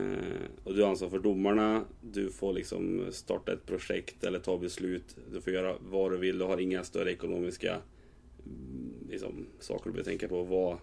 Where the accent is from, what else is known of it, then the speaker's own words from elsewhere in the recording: Värmland, Sweden; jag kan ju bara uttala mig för egentligen bara Värmland, i och med att det är där jag kommer från själv.